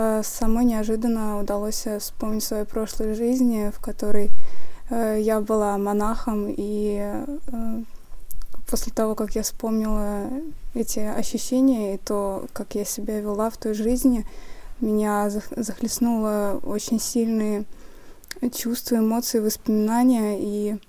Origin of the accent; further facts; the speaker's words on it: Russia; я из России.